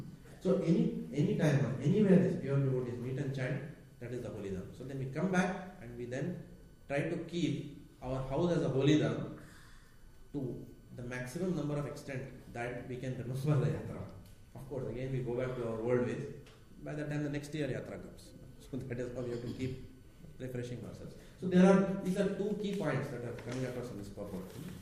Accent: Mumbai, Maharashtra, India; I was also from Bombay.

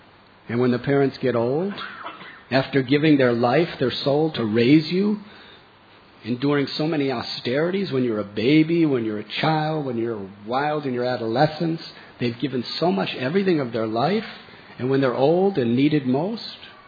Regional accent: Chicago, Illinois, United States; also born or lived in Florida; I was born in Chicago, raised in Chicago. When I came to college, I went to Florida for obvious reasons.

